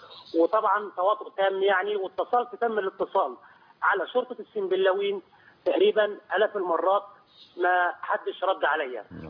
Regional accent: Egypt; moved away; احنا مرفوعين الراس كمصريين في كل مكان.

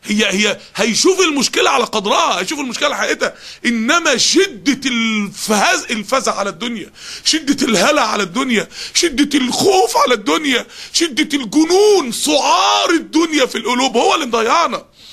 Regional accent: Upper Egypt, Egypt; اصل انا من الصعيد وهي من وجه بحري

